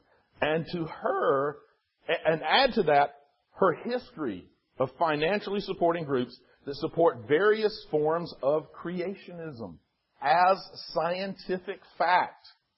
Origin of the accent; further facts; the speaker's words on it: United States; And as an American, I find it repulsive and dangerous.